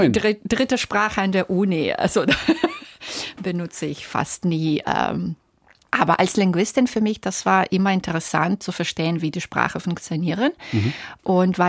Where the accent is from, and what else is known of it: Belarus; born or raised there